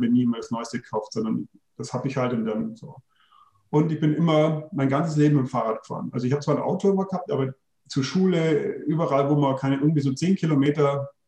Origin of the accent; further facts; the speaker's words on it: Bavaria, Germany; ich komme ja aus der Region von München und war immer am Starnberger See paddeln.